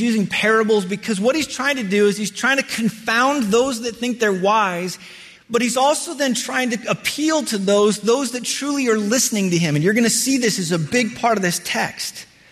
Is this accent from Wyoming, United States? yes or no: yes; Wyoming, United States; But I grew up in Wyoming, and growing up in Wyoming, I can promise you, sheep are not the dumbest animals on the planet.